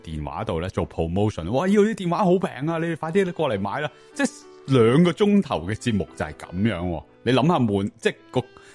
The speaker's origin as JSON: {"language": "Cantonese", "town": "Toronto", "region": "Ontario", "country": "Canada", "tie": "born or raised there", "said": "多伦多即系我喺多伦多长大啊，久唔久翻去一次多伦多"}